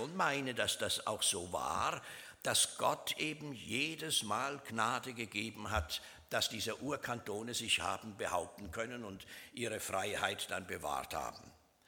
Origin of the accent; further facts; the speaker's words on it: Switzerland; Sie wissen, ich bin Schweizer und wir Schweizer haben ja so einen gewissen Nationalismus.